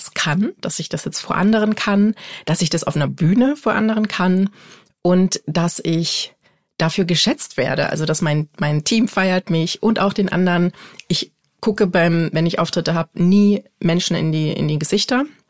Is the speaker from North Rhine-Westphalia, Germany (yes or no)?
no; Dresden, Saxony, Germany; Ich komme ursprünglich aus Dresden.